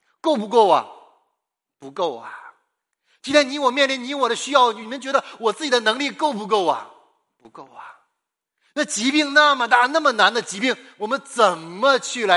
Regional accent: Northeast China, China; 我是东北人啊，你知道我们东北人点菜去饭店呢

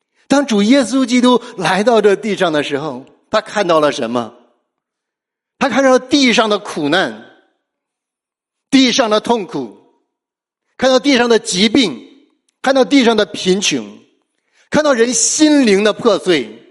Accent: China; 我们作为中国人，我们都觉得，哎呀，现在我们中国人有钱了

